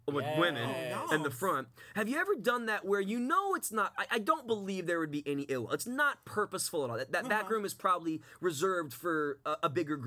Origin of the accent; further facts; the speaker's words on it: Lakeland, Florida, United States; Well, I grew up in Lakeland, so I mean...